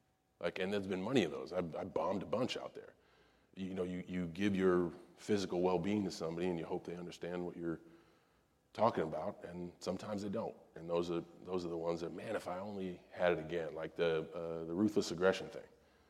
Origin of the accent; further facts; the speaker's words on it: West Newbury, Massachusetts, United States; I'm from West Newbury, Massachusetts. The population of West Newbury is 2,000 people. You have more people in a high rise than I did in my whole town.